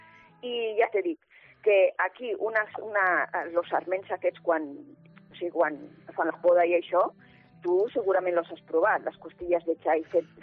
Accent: Aragon, Spain; el meu poble, o sigui, el Campo de Borja

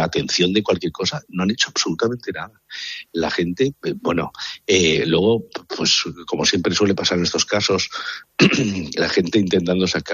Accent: Madrid, Community of Madrid, Spain; A mí esto me ha pillado en Sevilla a las 12:30, dentro del Corte Inglés, que se ha ido a la luz, y claro, pensé, yo soy de Madrid

